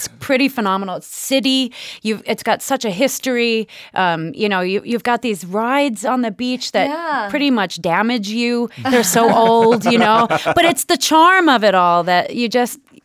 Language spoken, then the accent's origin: English; New York, United States; The connection is I'm from New York, and the Mermaid Parade that happens at Coney Island every year, again, happened this year